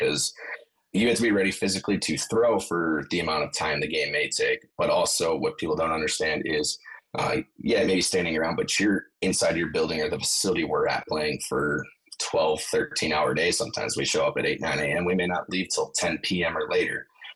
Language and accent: English; Wisconsin, United States; He is actually from California. I am from Wisconsin here myself.